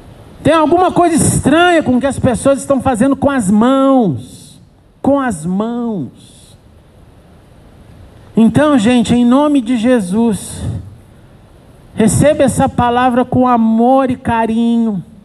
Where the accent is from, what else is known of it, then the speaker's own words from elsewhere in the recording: São Paulo, Brazil; Eu falei, não, eu sou de São Paulo.